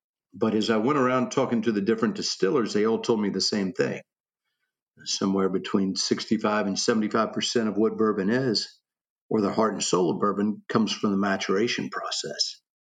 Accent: Kentucky, United States; Well, I was born in Kentucky, so I've been here most of my life. I was gone for about a dozen years. Other than that, this is what I've called home.

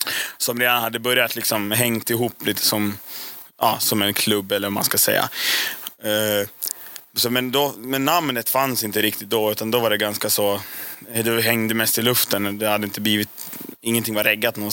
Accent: Västerås, Västmanland County, Sweden; 92 föddes jag. Här i Västerås, jag är uppväxt här. Jag har bott här i Västerås hela mitt liv.

